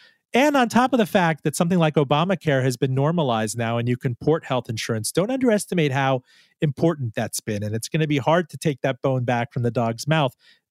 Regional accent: New York, United States; I'm from the Zabar's district. I know this spiel.

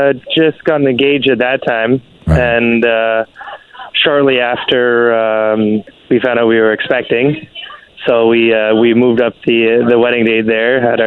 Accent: Brampton, Ontario, Canada; now in Durham, Canada; Yeah. I grew up in Brampton.

